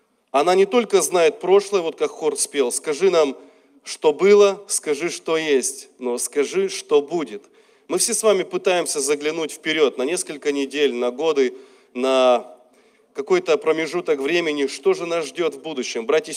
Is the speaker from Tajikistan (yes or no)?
no; Ukraine; born there; Украина – это моя родина. Я родился на Украине